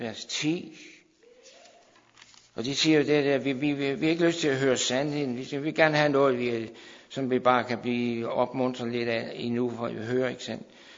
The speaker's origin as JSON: {"language": "Danish", "town": "Herning", "region": "Central Denmark Region", "country": "Denmark", "tie": "born or raised there", "said": "Så jeg kom så levende med tilbage hjem til mit barndomshjem i Herning."}